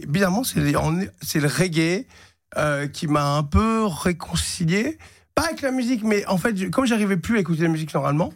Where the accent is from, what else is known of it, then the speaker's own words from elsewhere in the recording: Belgium; Ah, oh, bah oui, dis, je suis belge.